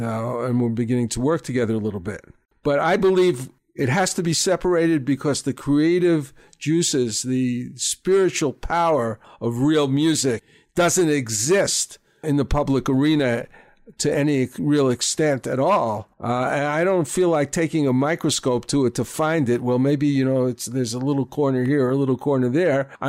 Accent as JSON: {"language": "English", "town": "North Merrick", "region": "New York", "country": "United States", "tie": "born or raised there", "said": "Okay, I grew up in North Merrick."}